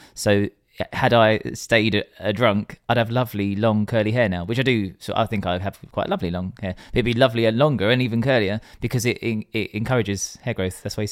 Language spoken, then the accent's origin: English; England, United Kingdom; We are English